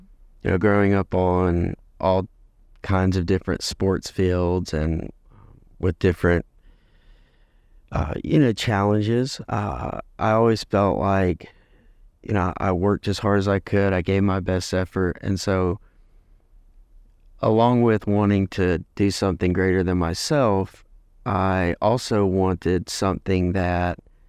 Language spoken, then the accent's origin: English; Mississippi, United States; born there; I was born in Mississippi 34 years ago. And it's always good to come back to my home state.